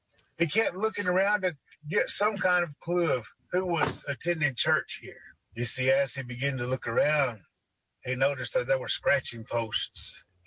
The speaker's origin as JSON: {"language": "English", "town": "Tahlequah", "region": "Oklahoma", "country": "United States", "said": "I'm from Tahlequah, Oklahoma. I'm a full-blood Catoosa Cherokee."}